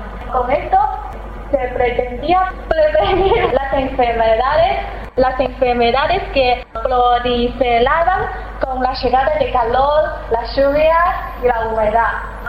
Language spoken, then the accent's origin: Spanish; South China, China; Spanish is a second language; Yo soy del sur de China, como del norte.